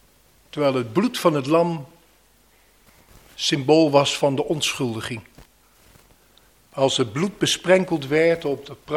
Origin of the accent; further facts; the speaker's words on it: The Hague, South Holland, Netherlands; Ik heb er nog iets van meegekregen toen ik opgroeide in Den Haag.